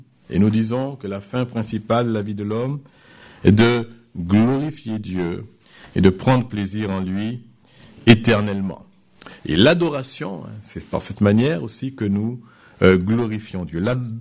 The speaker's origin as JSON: {"language": "French", "country": "Martinique", "tie": "born or raised there", "said": "J'ai grandi quand j'étais en Martinique dans une église où il y avait, elle était grande, hein, une grande salle"}